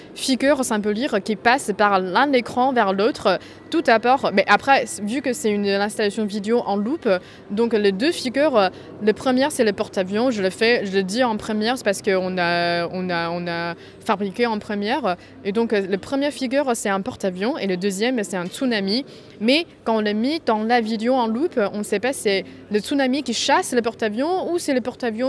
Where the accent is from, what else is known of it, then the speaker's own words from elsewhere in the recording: China; je viens de la Chine continentale.